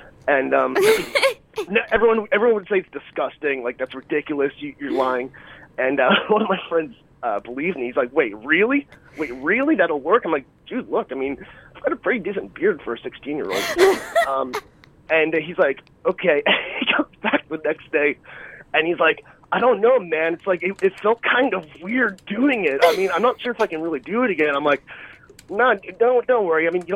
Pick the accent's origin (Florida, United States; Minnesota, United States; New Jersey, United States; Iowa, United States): New Jersey, United States; I'm from North Jersey.